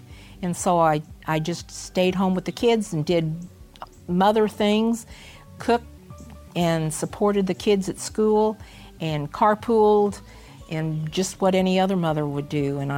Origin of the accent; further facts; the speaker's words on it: Farmington, Missouri, United States; We were both barned in the area here in Farmington, Missouri. It's about 65 miles south of St. Louis. It's rural. We just love it. It's our home.